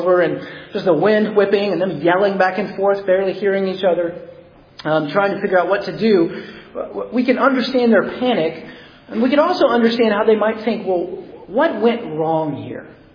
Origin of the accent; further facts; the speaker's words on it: Alabama, United States; places like my home state in Alabama.